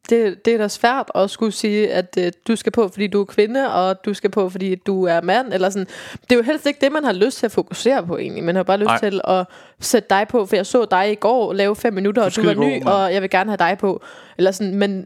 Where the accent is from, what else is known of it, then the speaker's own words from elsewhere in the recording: Viborg, Central Denmark Region, Denmark; Jeg kommer jo fra Viborg, og vi optrådte i Herning.